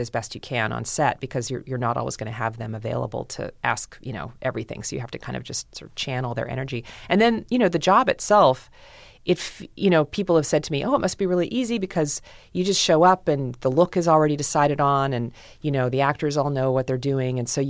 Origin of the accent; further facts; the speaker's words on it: Seattle, Washington, United States; And then Seattle is my hometown turf.